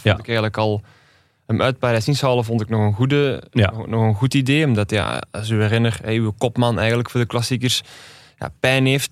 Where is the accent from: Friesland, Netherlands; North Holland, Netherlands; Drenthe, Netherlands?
North Holland, Netherlands; Amsterdam; als echte Amsterdammer